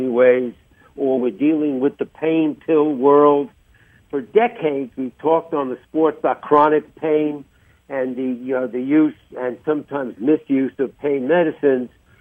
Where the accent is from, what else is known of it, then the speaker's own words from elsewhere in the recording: New York, United States; accent: New York; now in Chicago, United States; Yes, I've been here 50 years, but I still practice my New York accent once a week